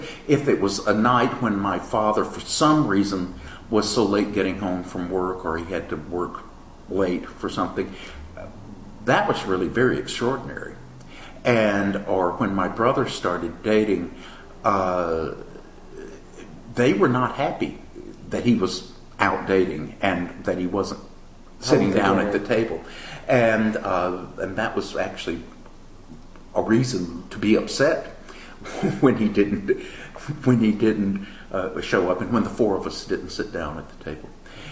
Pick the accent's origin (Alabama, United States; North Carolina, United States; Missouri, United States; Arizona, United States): Alabama, United States; Slapout; also born or lived in Montgomery; I grew up in Slapout, Alabama.